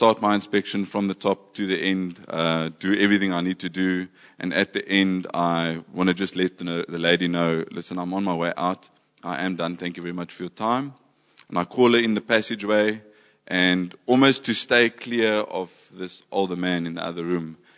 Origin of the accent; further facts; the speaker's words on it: Mossel Bay, Western Cape, South Africa; We come from Mossel Bay.